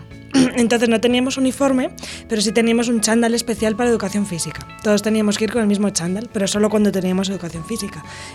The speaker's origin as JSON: {"language": "Spanish", "town": "Madrid", "region": "Community of Madrid", "country": "Spain", "tie": "born there", "said": "Nací en Madrid, en el barrio de Carabanchel, en el hospital donde trabaja mi madre."}